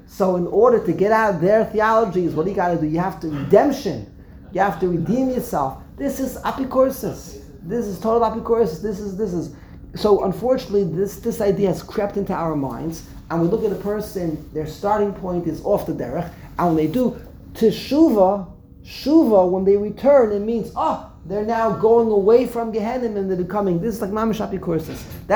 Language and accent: English; New York, United States; accent: Brooklyn; I think I have the Spitz Brooklyn accent. People always tell that to me. You can tell I'm from Brooklyn. A million miles away. I opened up my mouth. Oh, this guy's from Brooklyn. I can't get that Brooklyn accent out of me.